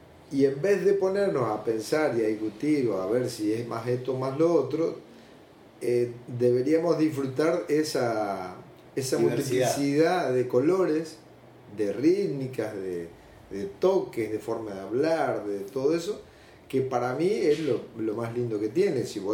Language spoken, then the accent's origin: Spanish; Misiones, Argentina; parto de donde yo vivo y de donde soy. O sea, ¿qué es Misiones? Como primera cosa. Misiones está metido entre Brasil a la derecha, a la izquierda Paraguay.